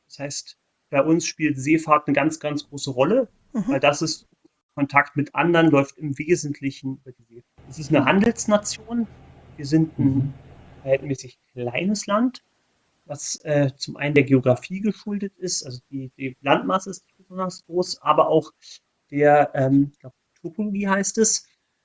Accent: Berlin, Germany; now in Celle, Germany; Also ich bin zwar aus Berlin, okay, mittlerweile wohne ich auch in der Nähe von Celle

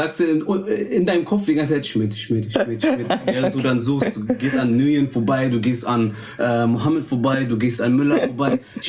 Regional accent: Berlin, Germany; Da, wo ich groß geworden bin, halt an der U8, ne?

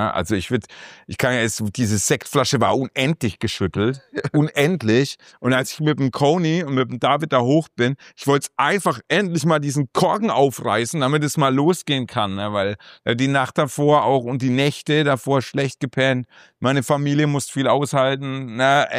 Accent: Bamberg, Bavaria, Germany; ey, wir sind aus Bamberg, so schaut's da aus, wir sind die Repräsentanten

